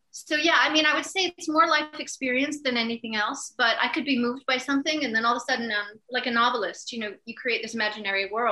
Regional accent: Massachusetts, United States; I met a music composer who happened to be from Massachusetts. I'm from Massachusetts.

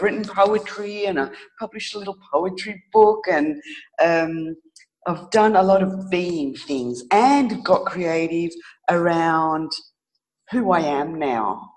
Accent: Australia; now in Greece; My parents are Greek born, so I'm an Australian Greek person, woman.

